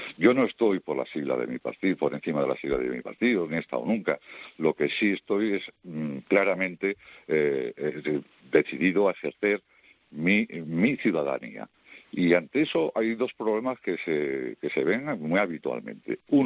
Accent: Spain; yo soy ciudadano español, yo soy español como todos vosotros, porque no te queda manera, es que he nacido aquí, soy producto de España

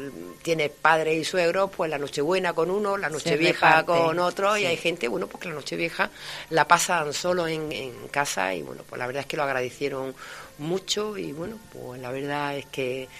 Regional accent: Motril, Andalusia, Spain; que somos de Motril

